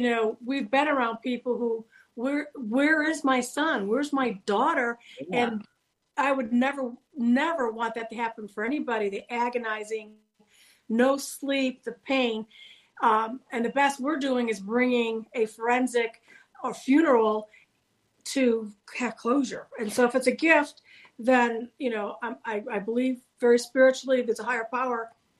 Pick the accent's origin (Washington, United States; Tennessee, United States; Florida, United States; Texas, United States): Florida, United States; now in Pittsburgh, United States; I was raised in Florida and been here about 30-some years.